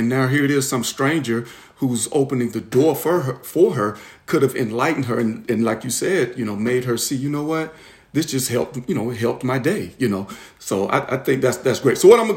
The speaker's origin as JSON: {"language": "English", "region": "the South", "country": "United States", "tie": "born or raised there", "said": "I grew up here in the South. You know, we're Southern gentlemen."}